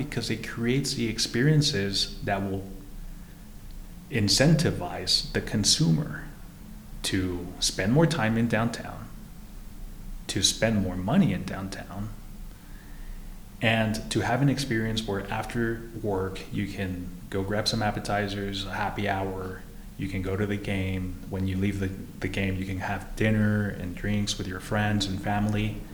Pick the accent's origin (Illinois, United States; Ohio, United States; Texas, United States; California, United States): Texas, United States; El Paso; I'm a big East Side person. I grew up on the East Side.